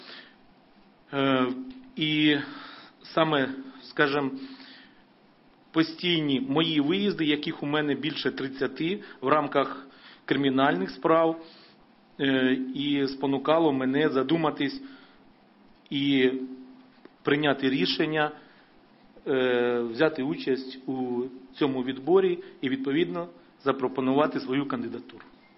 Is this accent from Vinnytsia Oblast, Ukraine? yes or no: no; Zazymia, Kyiv Oblast, Ukraine; З Радченком Олександром Васильовичем ми є односельчани. Ми родом із Зазим'я.